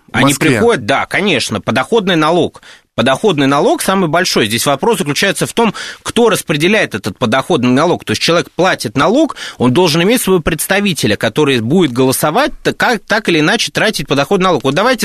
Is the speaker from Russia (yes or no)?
yes; Moscow, Russia; born there; я тоже родился в Москве 30 лет назад в роддоме номер 10